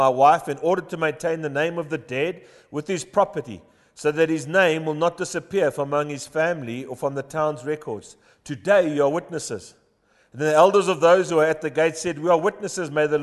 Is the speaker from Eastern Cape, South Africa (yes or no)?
no; Durban, KwaZulu-Natal, South Africa; now in Pretoria, South Africa; I am an outsider to Pretoria. I am foreign to this land. I'm an English-speaking Durbanite.